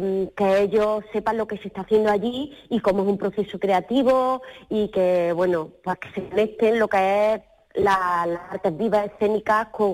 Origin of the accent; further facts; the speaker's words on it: Andalusia, Spain; ya que soy cordobesa